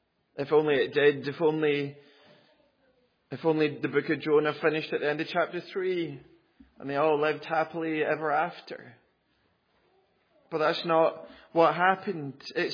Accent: Wales, United Kingdom; The last revival in my home country of Wales was in 1904.

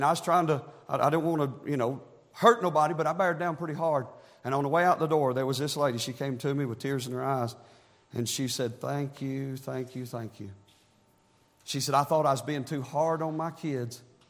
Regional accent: Tennessee, United States; Hey, I grew up in East Tennessee. I thought that stuff was normal.

